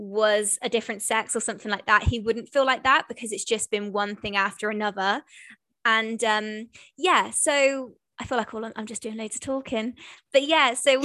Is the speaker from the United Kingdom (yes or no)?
yes; United Kingdom; I think being a British, the minute anyone pays you a compliment, you just want to like squirm into a corner and hide, don't you?